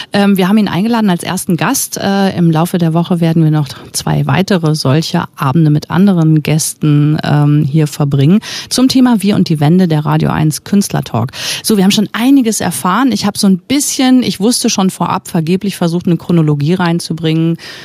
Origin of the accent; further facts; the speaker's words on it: West Germany, Germany; ich bin ja im Westen geboren und groß geworden